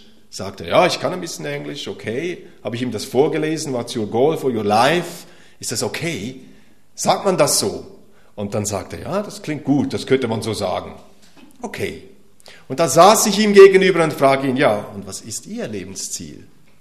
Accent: Switzerland; Ich komme ja aus der Schweiz und in den Bergen, da jauchzt man. Ich komme mitten aus den Bergen und da gibt es solche Jauchzer.

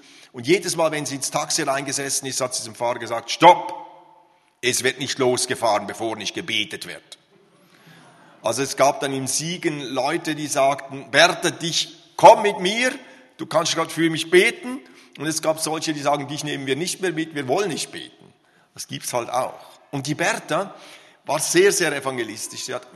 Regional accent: Graubünden, Switzerland; Ich komme aus Graubünden.

